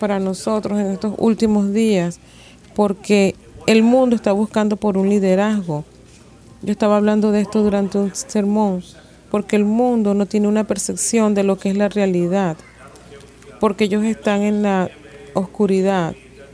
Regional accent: Tuskegee, Alabama, United States; born there; Como yo nací en Tuskegee, mi mamá me llevaba a la iglesia

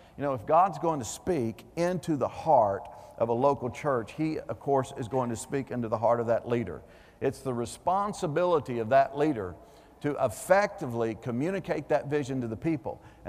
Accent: Sherwood, Arkansas, United States; I am from Sherwood, Arkansas. So how many of you have ever been to Arkansas?

